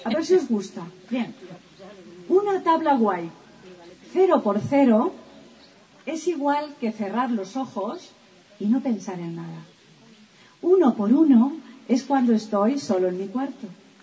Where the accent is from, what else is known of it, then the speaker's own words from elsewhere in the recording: Almagro, Castilla-La Mancha, Spain; soy de Almagro. Y también, a mi modo, pues quiero daros a todos los poetas que habéis venido desde lejos la bienvenida como almagreño.